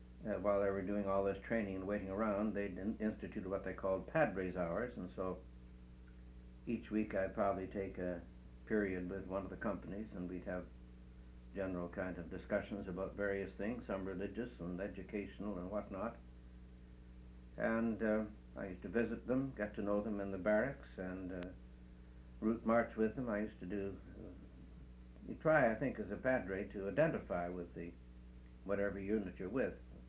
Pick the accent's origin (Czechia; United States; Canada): Canada; Toronto, Ontario; I'd never been west, and they weren't very keen about Easterners, so I didn't tell them I was from Toronto. I told them I was a Coburgian.